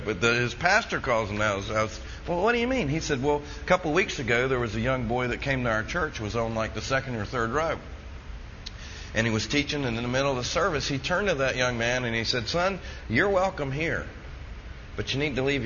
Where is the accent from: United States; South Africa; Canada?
United States; the South; And, you know, I grew up in the South. I was born and raised here. Family's been here like 275 years.